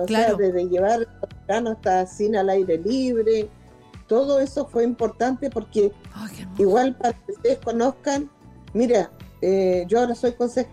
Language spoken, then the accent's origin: Spanish; Los Lagos, Chile; pero no importaba porque yo soy chilota